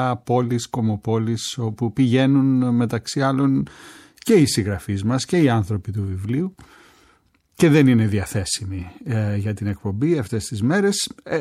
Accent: Rethymno, Crete, Greece; στην Κρήτη, την πατρίδα μου, έχω γεννηθεί στο Ρέθυμνο

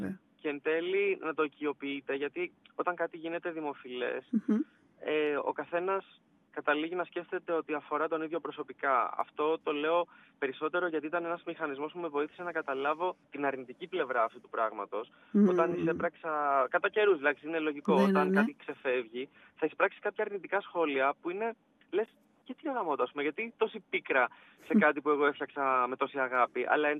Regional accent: Athens, Attica, Greece; το Λυκαβητό τον έβλεπα κάθε μέρα εκεί που μεγάλωσα, γιατί μεγάλωσα σχετικά κοντά

